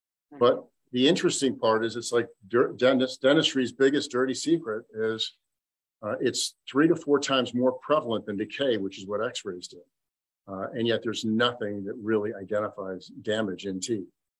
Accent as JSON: {"language": "English", "town": "Beverly Hills", "region": "California", "country": "United States", "tie": "born or raised there", "said": "obviously I come from Beverly Hills, which is where I was raised, and, you know, Beverly Hills brat and all that. Went to Beverly High, but I did move to the Seattle area."}